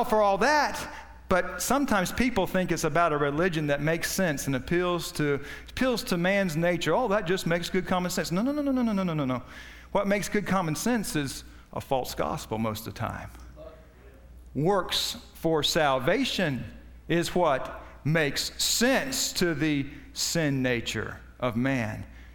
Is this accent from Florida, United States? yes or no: yes; Florida, United States; I'm a Southerner, I guess my mom was spent some of her life up north, but she couldn't help that. That's where her parents went for a while. But for the most part, I was a Florida cracker